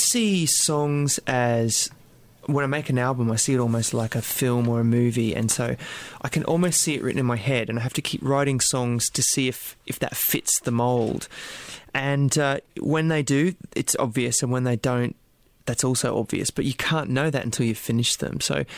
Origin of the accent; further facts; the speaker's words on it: Australia; I'm Australian